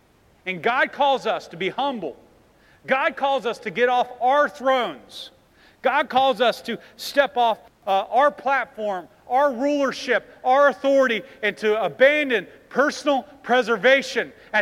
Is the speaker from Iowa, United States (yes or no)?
no; Ohio, United States; I'm from Ohio, and we have what you call the Browns.